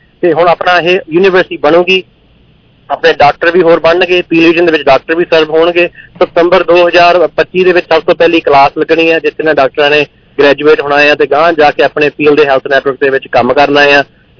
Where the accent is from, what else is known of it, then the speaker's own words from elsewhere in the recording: Canada; ਮੈਂ ਜੀ ਪੰਜਾਬ ਤੋਂ ਨਹੀਂ ਹੈਗਾ, ਮੈਂ ਇੱਥੇ ਕੈਨੇਡਾ ਦਾ ਹੀ